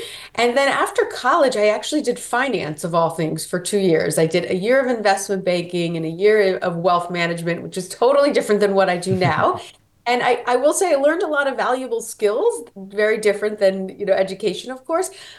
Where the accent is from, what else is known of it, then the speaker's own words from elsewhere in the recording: Florida, United States; I grew up in Florida, and I grew up within the field of education.